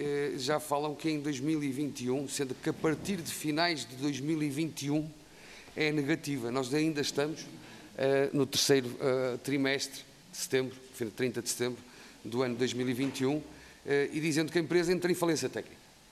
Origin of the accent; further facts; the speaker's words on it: Viana do Castelo, Norte, Portugal; também sou oriundo de Viana do Castelo